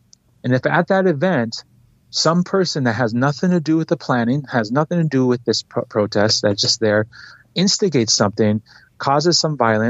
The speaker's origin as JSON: {"language": "English", "region": "South Dakota", "country": "United States", "tie": "born or raised there", "said": "Me as an individual, I'm Dakota. I grew up in South Dakota. My family's from South Dakota."}